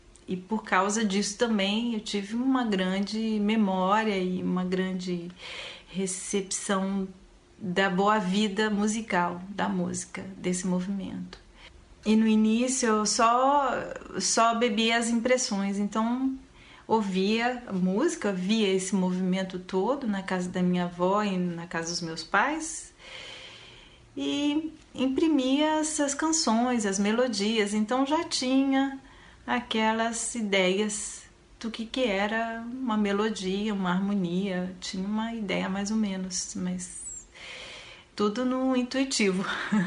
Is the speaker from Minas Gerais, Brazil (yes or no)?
yes; Belo Horizonte, Minas Gerais, Brazil; born there; eu já nasci num ano, em 79, em Belo Horizonte